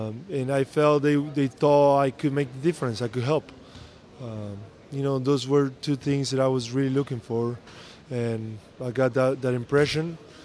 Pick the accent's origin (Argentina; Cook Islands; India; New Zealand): Argentina; Buenos Aires; now in United States; but I'm from Buenos Aires, so I know how to deal with traffic.